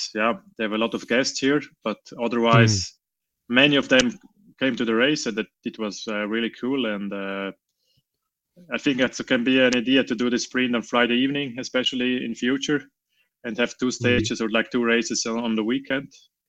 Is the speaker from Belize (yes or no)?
no; Val Müstair, Graubünden, Switzerland; now in Davos, Switzerland; No, it was one in Valmistar, my hometown. I live now many years in Davos